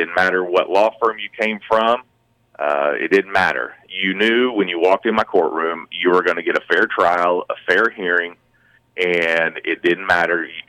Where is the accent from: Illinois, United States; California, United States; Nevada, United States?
Illinois, United States; Anna; Well, I grew up here in Anna, went to Anna Jonesboro High School.